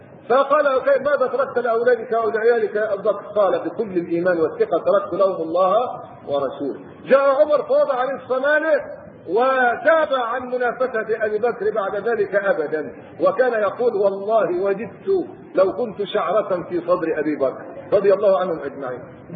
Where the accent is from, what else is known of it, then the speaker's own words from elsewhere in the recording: Egypt; فرت قبائل ليبيا تقريبا إلى مصر وجاءوا عندنا في الريف، فكنا نطعمهم